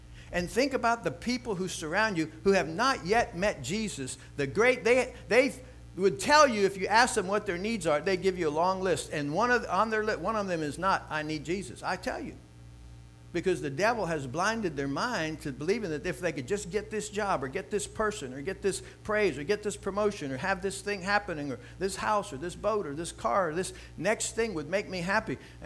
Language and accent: English; Micanopy, Florida, United States; Hey, I was raised in Micanopy. I didn't start the church in Micanopy.